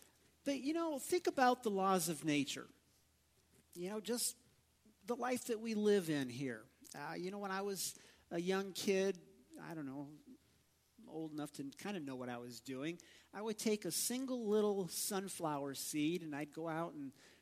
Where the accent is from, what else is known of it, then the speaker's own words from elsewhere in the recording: Midwest, United States; Farmers, you know, I grew up back in the Midwest, and farming was a big thing. We did farming as well